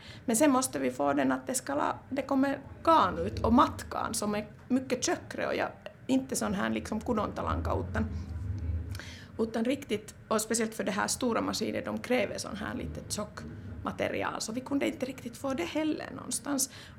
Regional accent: Kokkola, Central Ostrobothnia, Finland; jag är uppvuxen där i Karleby

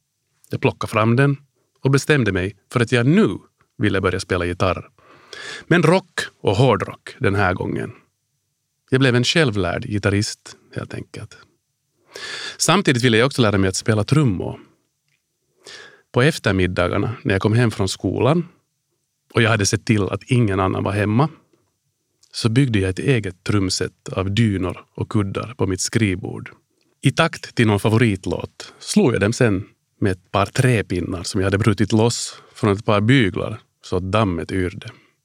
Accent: Helsinki, Uusimaa, Finland; Jag är född och uppvuxen på Drumsö i Helsingfors. Där tillbringade jag mina första 20 år. Förutom de 2 år som jag som liten grabb bodde i USA, i Washington DC.

